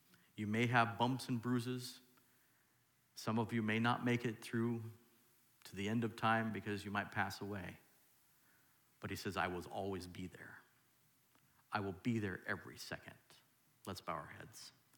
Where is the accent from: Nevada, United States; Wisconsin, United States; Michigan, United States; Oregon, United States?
Oregon, United States; I come from Oregon.